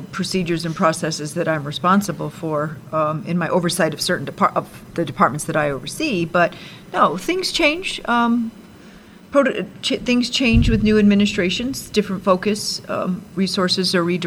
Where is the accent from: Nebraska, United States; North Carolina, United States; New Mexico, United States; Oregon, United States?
New Mexico, United States; Bernalillo; Yes, I'm born and raised in Bernalillo.